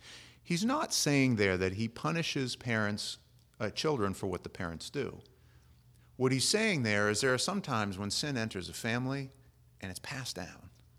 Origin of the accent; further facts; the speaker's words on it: United States; We grew up in America, and we know that justice is there with the blindfold on and the scales